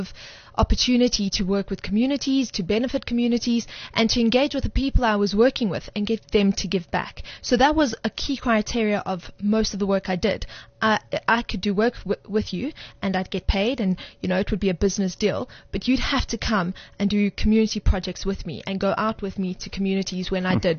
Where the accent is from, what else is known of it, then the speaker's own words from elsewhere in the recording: South Africa; If somebody says, where's home? South Africa's home. Right. Therefore, I'm South African first.